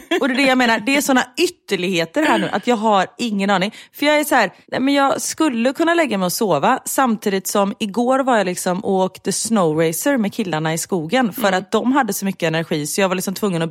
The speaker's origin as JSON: {"language": "Swedish", "town": "Gothenburg", "region": "Västra Götaland County", "country": "Sweden", "said": "Vi är ändå göteborgare"}